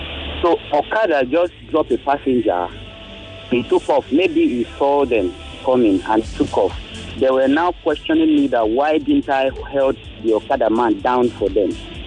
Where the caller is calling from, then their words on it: Lekki, Lagos, Nigeria; I'm calling you from Lekki.